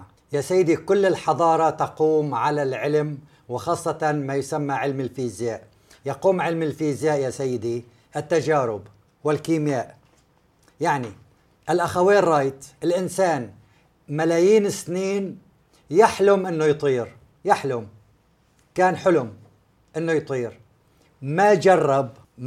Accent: Aleppo, Aleppo Governorate, Syria; عم بحكي من ناحية عمري. كان عندنا في حلب قضيتين كذب، أنا كنت حاضرهم لما كنت شاب صغير

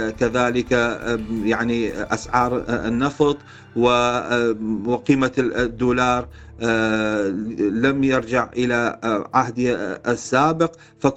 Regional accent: Iraq; فبما أنه نحن كعراقيين والشعب العراقي قد جرب هذه المسار منذ 19 سنة

